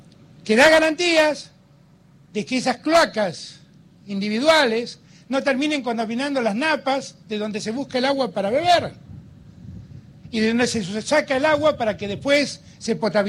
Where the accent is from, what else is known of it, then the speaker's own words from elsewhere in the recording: Argentina; y los argentinos no lo somos